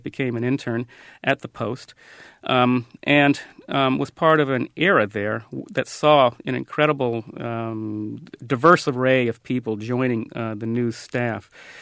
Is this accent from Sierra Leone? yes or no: no; Seattle, Washington, United States; I'm an African American, and I grew up in Seattle.